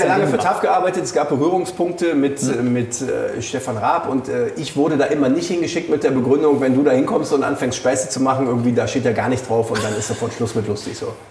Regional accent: North Rhine-Westphalia, Germany; ich sage einfach dazu, wir sind alle Rheinländer und die Ähnlichkeit ist frappierend.

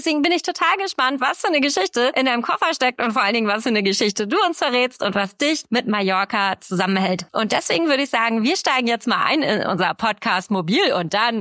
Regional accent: Northern Germany, Germany; Als Norddeutsche freue ich mich da wahnsinnig drüber.

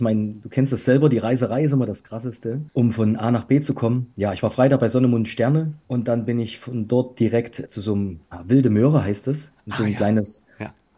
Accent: Gera, Thuringia, Germany; Und seit 96 habe ich dann angefangen, in Gera, wo ich herkomme, in den ersten Clubs immer so die Warm-Ups zu spielen

